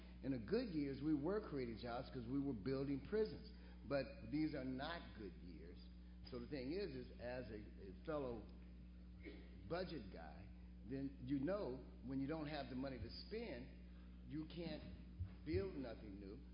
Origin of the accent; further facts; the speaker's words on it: Cairo, Illinois, United States; now in Chicago, United States; Though I live in the city of Chicago, I'm from Cairo, Illinois.